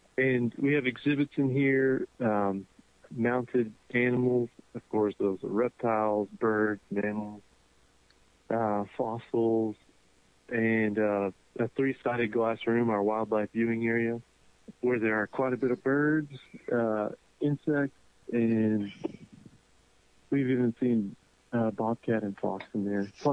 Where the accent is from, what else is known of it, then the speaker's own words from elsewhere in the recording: Texas, United States; And I'm from West Texas, and I finally came back.